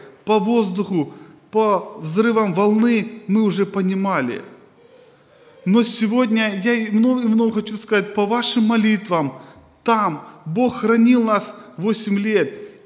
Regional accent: Eastern Ukraine, Ukraine; moved away; мы приехали с семьей из Восточной Украины. И так сложилось географически, что мы жили, кто может знает, такие есть города, Донецк, Макеевка

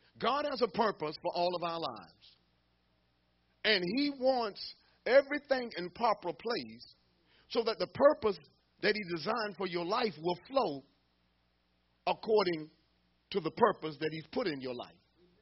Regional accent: the South, United States; when I was growing up in the South, you know, and you're eating at the table and you put your elbow on the table.

